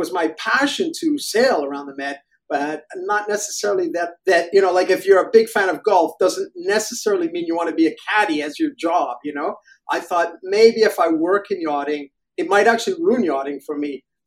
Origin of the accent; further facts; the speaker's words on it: Canada; now in Europe; I grew up in Canada, but I left there a long, long time ago. I've been traveling a lot in my life, but I spent most of my life in Europe.